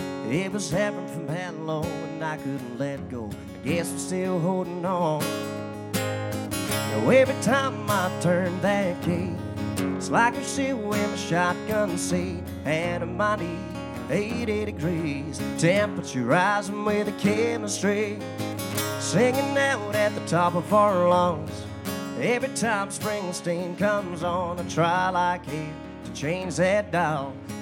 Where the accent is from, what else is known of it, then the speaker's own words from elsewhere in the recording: Scotland, United Kingdom; As you can probably tell, I'm not from around here. I'm from Scotland